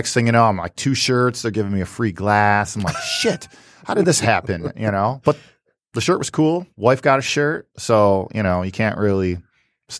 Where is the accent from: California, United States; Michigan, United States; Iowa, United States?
Michigan, United States; Utica; And then I was all excited because I'm from Utica, Shelby Township originally. My parents still live there, my sister.